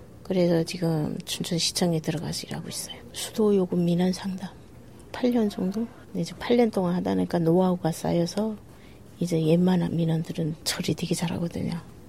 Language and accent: Korean; North Korea; also born or lived in China; now in South Korea; 어쩔 수 없이 탈북해서 중국에서 10년 살았죠.